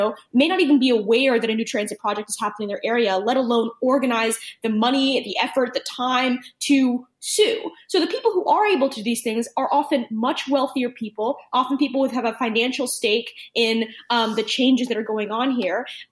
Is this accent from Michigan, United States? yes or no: no; Maryland, United States; I grew up in Maryland, and there was a proposed plan to build a light rail across the county.